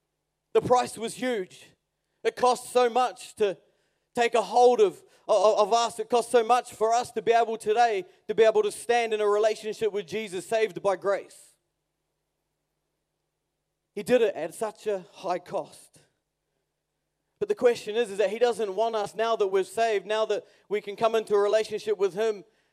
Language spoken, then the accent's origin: English; New Zealand; I think maybe it's because I'm a New Zealander.